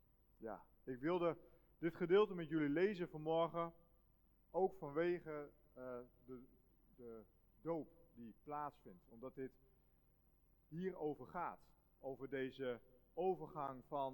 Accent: Groningen, Netherlands; Ik kom uit Groningen.

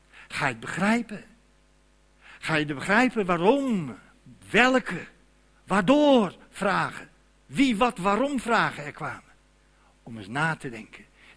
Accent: Amsterdam, North Holland, Netherlands; Ik ben een Amsterdammer. In Amsterdam geboren. Vlakbij Sloot. Bij de Westlandgracht.

